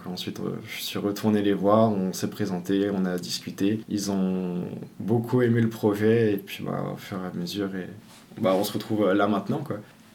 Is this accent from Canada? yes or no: no; Pau, Nouvelle-Aquitaine, France; moi personnellement, là, je viens de Pau.